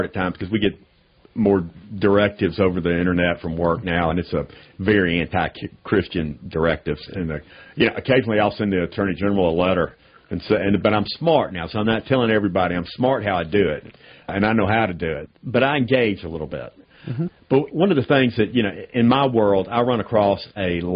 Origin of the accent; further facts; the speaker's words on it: Southeast, United States; I'm from the South, the Southeast. We go crazy over college football.